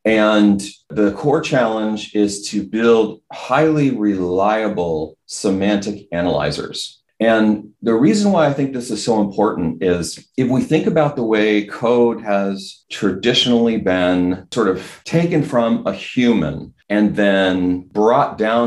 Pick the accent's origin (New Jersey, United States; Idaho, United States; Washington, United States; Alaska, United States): New Jersey, United States; I was raised in New Jersey doing crab hunting with my uncle and my father.